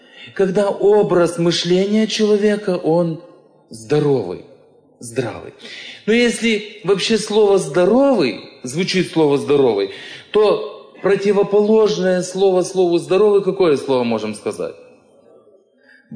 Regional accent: Ukraine; Russian is a second language; я к вам приехал с Украины, и у меня с русским языком очень трудно.

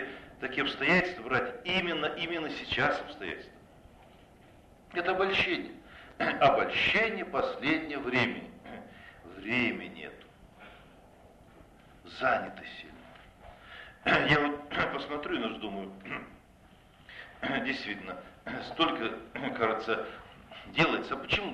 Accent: Kazakhstan; Я казах, гражданин Казахстана, у меня, знаю казахский язык

